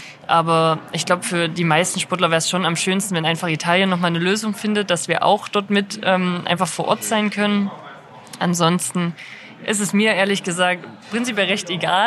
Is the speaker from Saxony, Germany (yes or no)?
yes; Buchholz, Saxony, Germany; Also ich bin in Buchholz aufgewachsen und da auch zur Grundschule gegangen und habe einen 5 Jahre älteren Bruder.